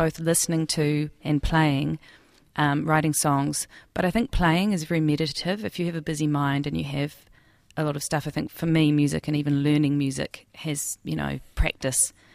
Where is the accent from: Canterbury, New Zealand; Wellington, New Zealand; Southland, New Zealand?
Wellington, New Zealand; born there; So I was born in Wellington, and I born into a immigrant Greek community